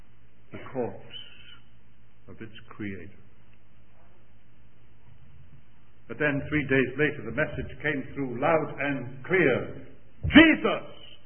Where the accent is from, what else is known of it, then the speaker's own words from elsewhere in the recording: United Kingdom; When I was a bit of a boy growing up in Britain, teenage lad during the days of the Second World War